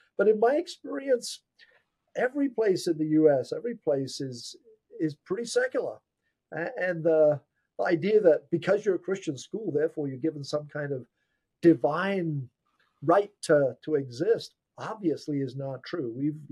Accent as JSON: {"language": "English", "region": "England", "country": "United Kingdom", "tie": "born or raised there", "said": "And I grew up in England, so my accent is a complete mess"}